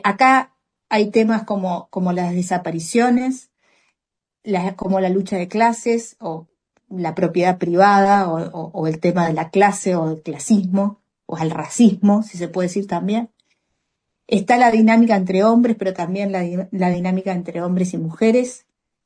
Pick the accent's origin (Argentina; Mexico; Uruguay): Uruguay